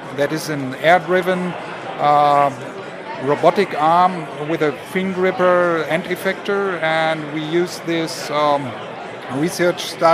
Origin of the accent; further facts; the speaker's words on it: Germany; English is a second language; I come from Germany, from the headquarters of Festo Didactic, from the didactic part of the Festo company.